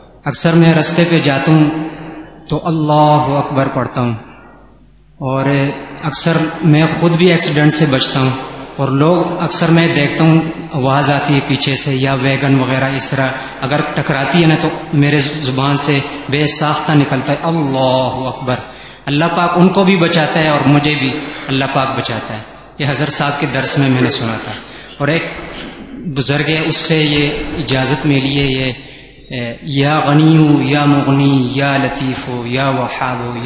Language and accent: Urdu; Mardan, Khyber Pakhtunkhwa, Pakistan; now in Lahore, Pakistan; میں مردان کا ہوں, رہتا ادھر لاہور میں ہوں.